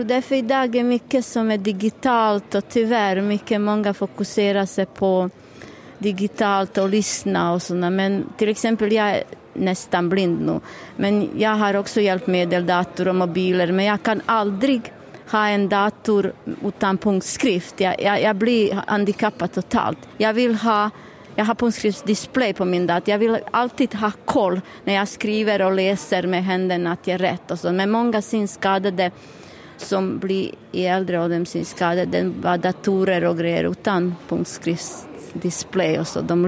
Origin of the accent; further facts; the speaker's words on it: Bosnia & Herzegovina; Swedish is a second language; now in Sweden; Jag kommer från Bosnien, för det är Jugoslavien.